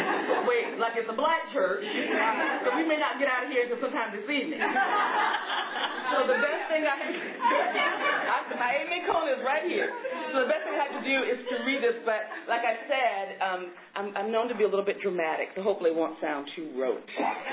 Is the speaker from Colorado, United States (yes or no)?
no; Fernandina Beach, Florida, United States; born there; to a fisherman and a housewife. I was born in Fernandina Beach, Florida, which is about 25 miles from St. Mary's, Georgia.